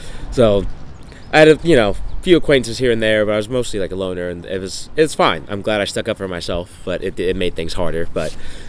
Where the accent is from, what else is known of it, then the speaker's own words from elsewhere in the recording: the South, United States; So I'm from the South, so we had Southern Baptists.